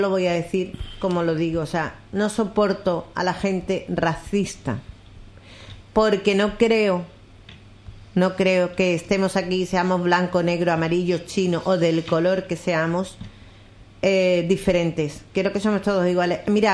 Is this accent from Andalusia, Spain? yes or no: yes; Lebrija, Andalusia, Spain; born there; yo nací en Lebrija